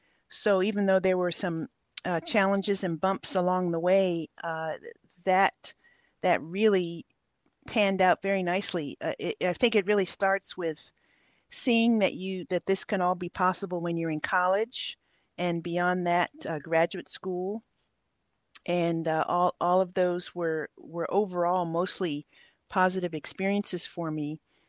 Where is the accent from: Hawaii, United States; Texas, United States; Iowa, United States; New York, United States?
Hawaii, United States; because of my childhood growing up in Hawaii and being in the ocean just about every day